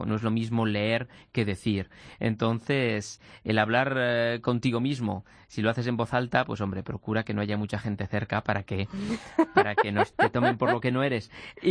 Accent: Aragon, Spain; accent: Aragonese; que además tiene acento aragonés, como yo, que vengo de Aragón

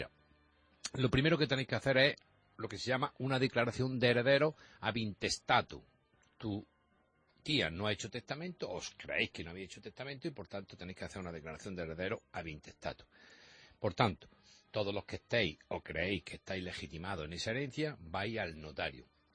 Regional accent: Jaén, Andalusia, Spain; como yo sé que soy de Jaén

